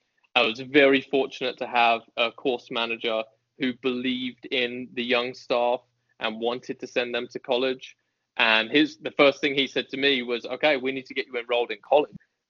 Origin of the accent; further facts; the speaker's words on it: Leighton Buzzard, East of England, United Kingdom; And I come from Leighton Buzzard. There's only one way through Leighton Buzzard.